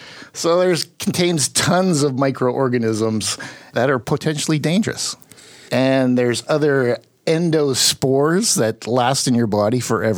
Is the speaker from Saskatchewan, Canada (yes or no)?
yes; Saskatchewan, Canada; Well, I grew up in Saskatchewan and we would go outside in negative 20, negative 25 to go skating.